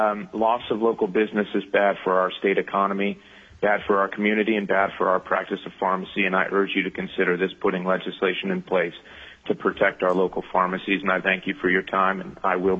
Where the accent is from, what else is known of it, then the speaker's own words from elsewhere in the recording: Alaska, United States; After graduation in 2008, I moved back to my home state to work in this independent pharmacy in Soldotna.